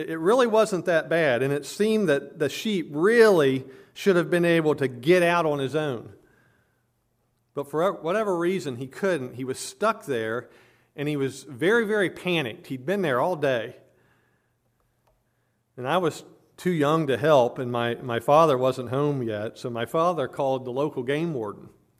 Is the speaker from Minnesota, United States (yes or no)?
no; Virginia, United States; there was some pasture land behind the house I grew up in Virginia